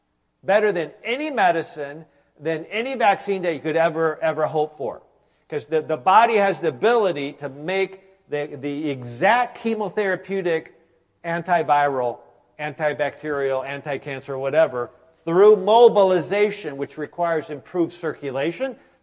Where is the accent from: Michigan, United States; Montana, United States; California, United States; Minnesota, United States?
Michigan, United States; You know, you're from Wisconsin. I'm from Michigan.